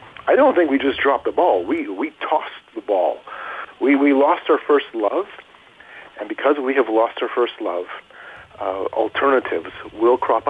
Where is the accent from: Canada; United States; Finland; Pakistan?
Canada; I'm like, hi, I'm from Canada.